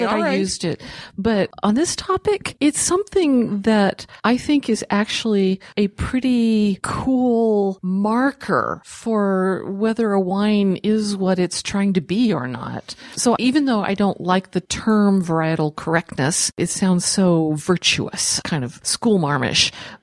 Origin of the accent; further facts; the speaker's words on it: the South, United States; I would put okra in that category too. I grew up partly in the South.